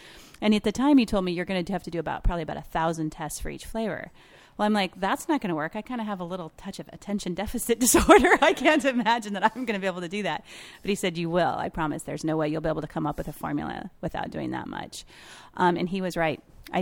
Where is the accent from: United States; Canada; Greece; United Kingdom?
United States; Seattle, Washington; And I'm from Seattle, so of course we all have lots of beverage options out there.